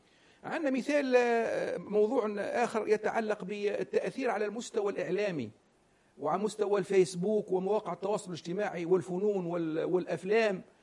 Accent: Tunisia; وعندنا في تونس

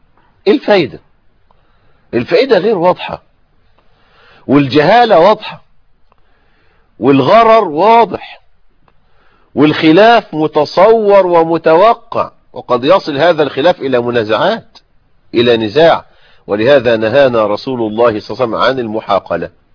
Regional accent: Egypt; الغيط بالمعنى البلدي عندنا في الريف المصري، الغيط هو الحقل،

